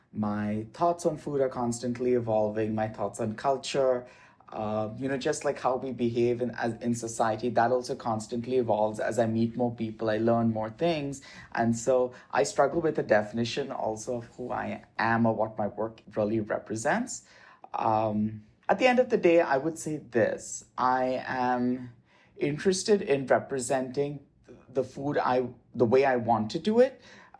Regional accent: India; growing up in India. I come from a mixed cultural faith family. My mother's Catholic, my dad's Hindu.

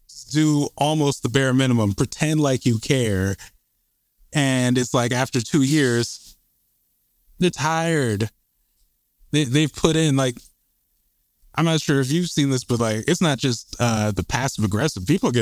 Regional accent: Lake Oswego, Oregon, United States; with stuff in, you know, my hometown of Lake Oswego, Lake No Negro, Oregon.

